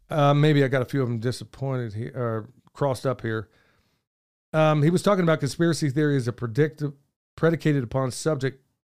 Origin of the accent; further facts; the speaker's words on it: Oklahoma, United States; I've been practicing permaculture for years here in Oklahoma. Also, it's my home state.